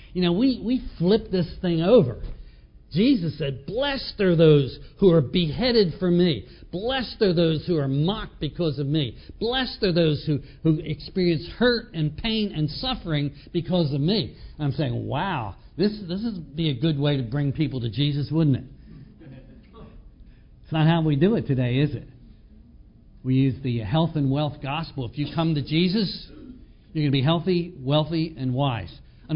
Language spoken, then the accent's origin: English; Northern United States, United States; now in Texas, United States; I'm from the North, by the way. You can tell by my accent, I'm a Yankee. When I came to Texas and heard prayer before football games, I'm saying, man, we don't do that up north, okay?